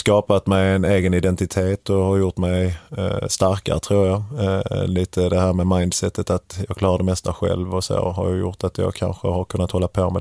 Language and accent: Swedish; Kävlinge, Skåne, Sweden; Höga Lid som det heter där jag växte upp i Kävlinge, nära Korsbackaområdet där jag växte upp, låg ju väldigt nära